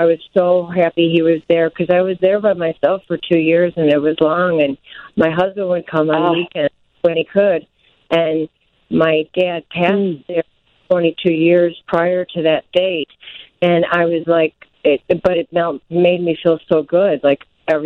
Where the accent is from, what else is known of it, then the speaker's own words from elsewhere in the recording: Illinois, United States; moved away as an adult; now in Wisconsin, United States; I am from Illinois, from northern Illinois, and I moved up to Wisconsin about an hour north of Green Bay.